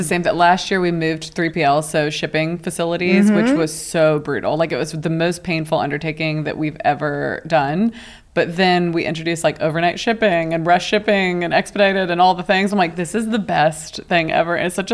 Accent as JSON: {"language": "English", "region": "South Carolina", "country": "United States", "said": "I'm from South Carolina, but like when I go back, I have to really like take a minute to adjust to the pace"}